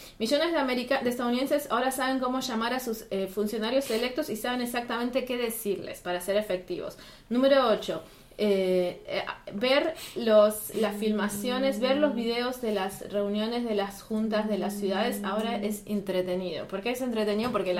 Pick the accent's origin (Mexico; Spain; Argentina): Argentina; Yo que vengo de Latinoamérica, que vengo de Argentina, que durante el siglo XX tuvimos 6 dictaduras